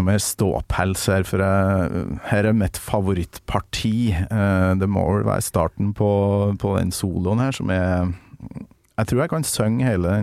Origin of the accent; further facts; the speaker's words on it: Kolvereid, Trøndelag, Norway; Jeg lurer på, dere har vært innom heimbygda mi, Kolvereid.